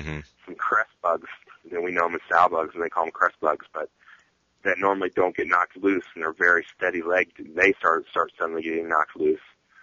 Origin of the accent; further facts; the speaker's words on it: Ohio, United States; I'm from the Midwest. I'm from Ohio. So I was kind of used to the Midwestern kind of landscape.